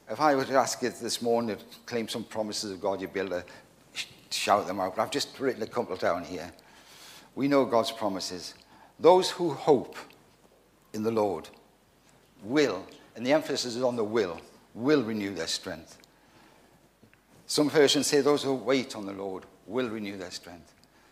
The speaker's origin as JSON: {"language": "English", "town": "Gateshead", "region": "North East England", "country": "United Kingdom", "said": "I come from Gateshead up in County Durham"}